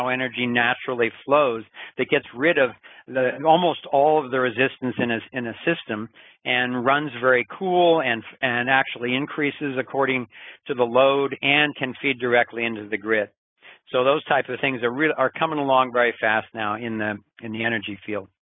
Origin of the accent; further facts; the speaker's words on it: Santa Cruz, California, United States; here in my hometown of Santa Cruz, California